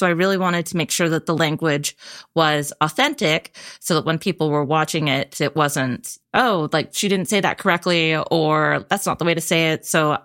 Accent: Vancouver, British Columbia, Canada; We're from Saugeen First Nation and I'm Irish-Canadian settler on my dad's side. I grew up in East Vancouver.

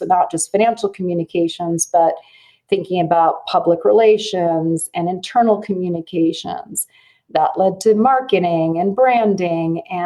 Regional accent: Lugano, Ticino, Switzerland; born there; English is a second language; So yes, I was born in Lugano, Switzerland. And Lugano is a very small town in the Italian-speaking part of Switzerland. And it's very much Lake Country.

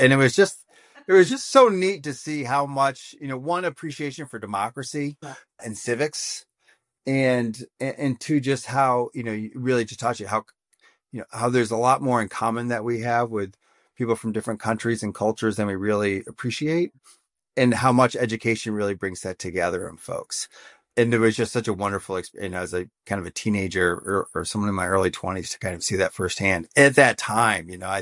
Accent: Syracuse, New York, United States; moved away as an adult; also born or lived in Manhattan; I missed trees and things like that growing up in Syracuse. So I moved to San Francisco with a teeny tiny little startup

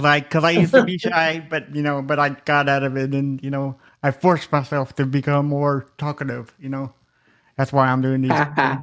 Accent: Lexington, South Carolina, United States; I'm from Lexington, South Carolina.

